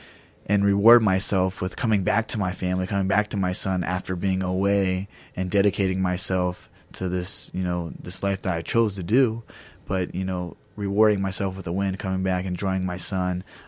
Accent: Columbus, Ohio, United States; I was fighting in Columbus, Ohio, my hometown.

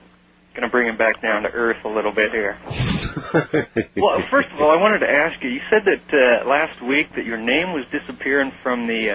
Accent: Nebraska, United States; About 8 or 9 years ago, in my hometown, which is in central Nebraska

